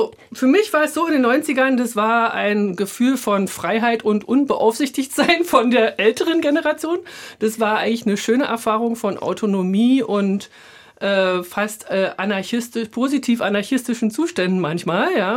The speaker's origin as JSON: {"language": "German", "region": "East Germany", "country": "Germany", "said": "für mich als Ostdeutsche eine Zumutung, ehrlich gesagt."}